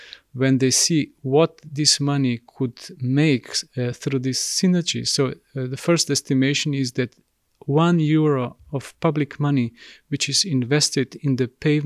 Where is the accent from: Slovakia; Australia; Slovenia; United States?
Slovenia; I'm coming from Slovenia, and there we talk with one actually municipality called Laško